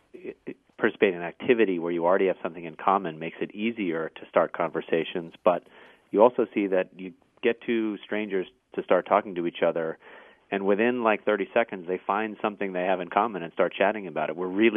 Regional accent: Boston, Massachusetts, United States; Well, I'm trying not to take that personally because I am from Boston, but I do think that there are regional differences.

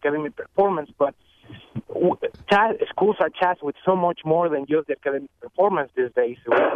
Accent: Mexico; English is a second language; also born or lived in Texas; now in Minnesota, United States; I grew up in Mexico wearing uniform, and then I have been an assistant principal and principal here, first in Texas and now in Minnesota.

